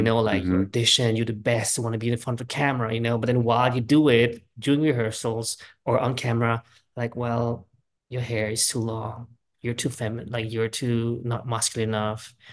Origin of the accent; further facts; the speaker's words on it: Switzerland; now in Los Angeles, United States; And then I grew up in Switzerland where everything is like secure